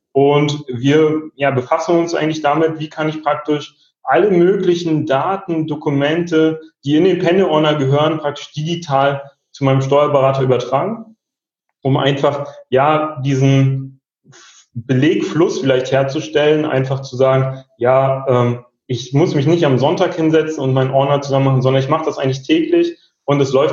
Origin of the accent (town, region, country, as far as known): Berlin, Germany